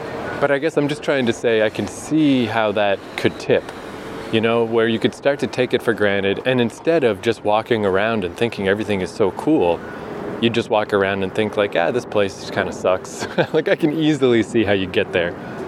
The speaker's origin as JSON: {"language": "English", "country": "Canada", "said": "who I'm Canadian, no criminal history, passport in good standing, willing to just come here and spend money."}